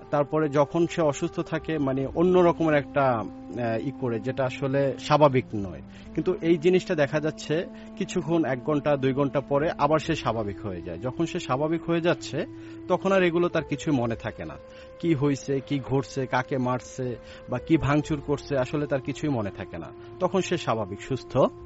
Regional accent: Barisal, Barisal Division, Bangladesh; now in Dhaka, Bangladesh; আমি ঢাকা নয়াপল্টন থেকে এসেছি, আর আমার গ্রামের বাড়ি হচ্ছে বরিশালে।

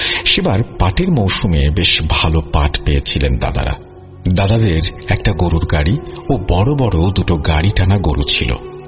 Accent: Raghunathpur, Khulna Division, Bangladesh; আমাদের বাড়ি হচ্ছে নড়াইল সদর উপজেলার আউরিয়া ইউনিয়নের চিলগাছা রঘুনাথপুর গ্রামে।

